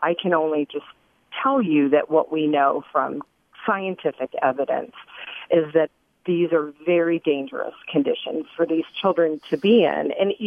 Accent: Miami, Florida, United States; I grew up in Miami in the 1970s and 80s and was there during the time that we had Cuban immigrants and Haitian immigrants arriving on the shores

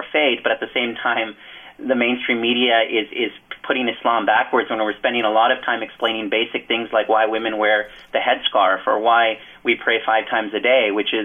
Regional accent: United States; I'm an American Muslim and I'm proud of both being an American and a Muslim.

